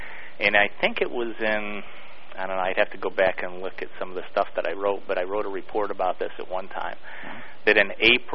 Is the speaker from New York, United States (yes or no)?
yes; Utica, New York, United States; also born or lived in Boston; Well, I was born in Utica, New York in 1957. So if you add up the years, you can tell how old I am. And I lived here for most of my life.